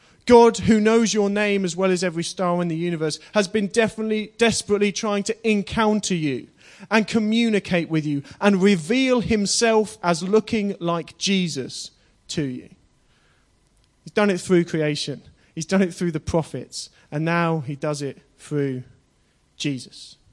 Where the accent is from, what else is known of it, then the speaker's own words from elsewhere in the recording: Chennai, Tamil Nadu, India; born there; won't do the accent, because it makes me sound like I'm canvassing for Plaid Cymru, rather than I was born in Chennai.